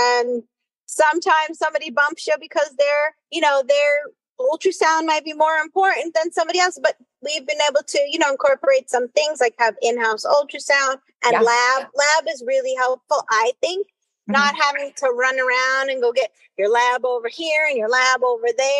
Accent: New York City, New York, United States; also born or lived in Iowa; Purple pixie cut. I'm originally from New York City.

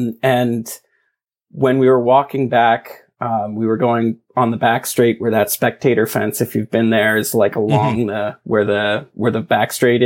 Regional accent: East Coast, Canada; I grew up on the East Coast in very rural area. And I mean, it's not far from Montreal, but it feels like a million miles away from Formula One.

